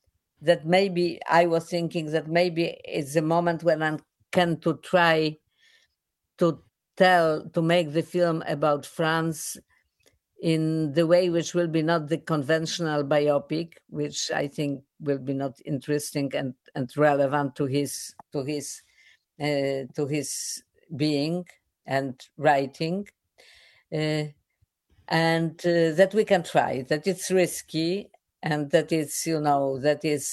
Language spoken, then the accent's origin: English; Poland; English is a second language; I came from Poland when the de-Stalinization happened before